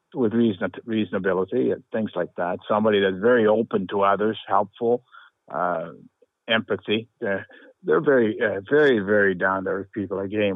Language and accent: English; Windsor, Ontario, Canada; The safety value is not there like it was when I was growing up in Windsor. Curry's Corner, you knew everybody.